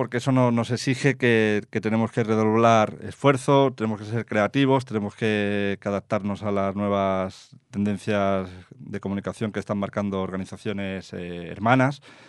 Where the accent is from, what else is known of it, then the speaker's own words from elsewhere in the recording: Spain; yo como ciudadano español